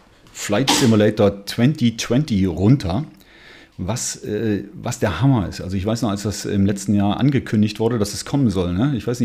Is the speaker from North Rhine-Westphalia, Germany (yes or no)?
no; Oschersleben, Saxony-Anhalt, Germany; also sprich in einem Betrieb in Oschersleben, wo ich herkomme.